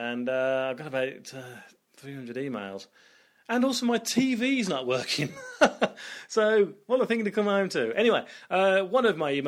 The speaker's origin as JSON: {"language": "English", "region": "England", "country": "United Kingdom", "said": "because I'm an Englishman."}